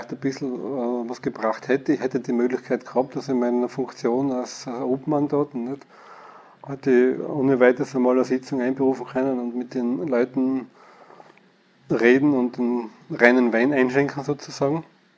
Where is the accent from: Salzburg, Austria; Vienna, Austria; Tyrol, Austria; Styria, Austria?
Tyrol, Austria; Innsbruck; ich komme aus Innsbruck, wie ich schon eingangs erwähnt habe, bin dort in die Handelsakademie gegangen